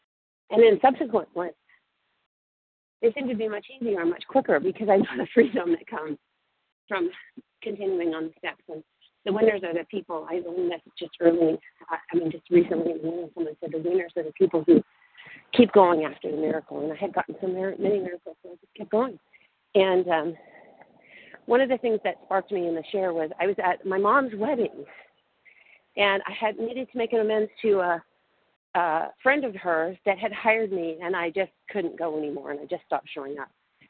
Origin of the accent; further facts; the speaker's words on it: Newport Beach, California, United States; I'm from Newport Beach, California.